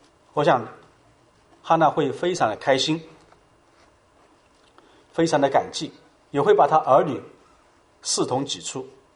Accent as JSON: {"language": "Chinese", "country": "China", "said": "在我们中国人的眼里我们中国人叫什么？"}